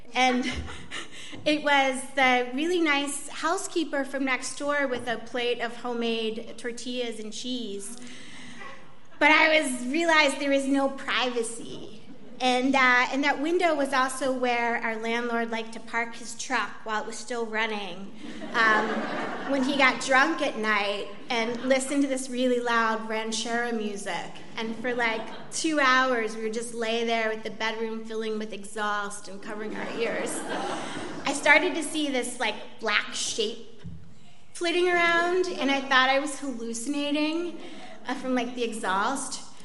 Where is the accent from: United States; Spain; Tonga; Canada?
United States; Baltimore, Maryland; accent: Baltimore; Because the depth of my Baltimore accent.